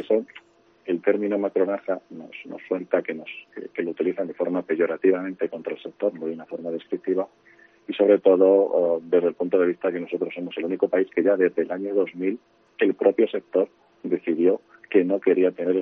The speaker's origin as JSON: {"language": "Spanish", "town": "Cantimpalos", "region": "Castile and León", "country": "Spain", "said": "pero soy de Cantimpalos, de Segovia, con lo cual entiéndeme que la cercanía de Segovia me llega muy, muy, muy de cerca."}